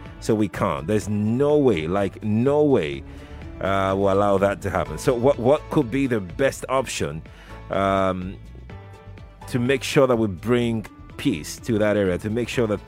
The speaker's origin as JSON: {"language": "English", "region": "Northern Nigeria", "country": "Nigeria", "said": "Mark my word, I'm from the North, so I know what I'm saying."}